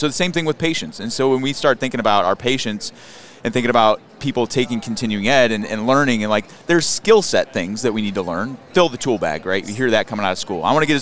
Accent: Chicago, Illinois, United States; I'm from Chicago and worked in one of our clinics closer to the city.

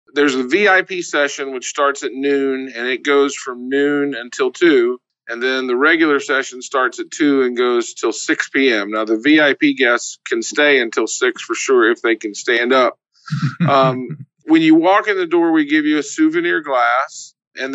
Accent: Charlotte, North Carolina, United States; Well, I was born and raised in North Kakalaki, just up the road from Hotlanta. And Hotlanta was always the big time, whereas we were just small country boys. And I ran around the woods of Charlotte, North Carolina for most of my life.

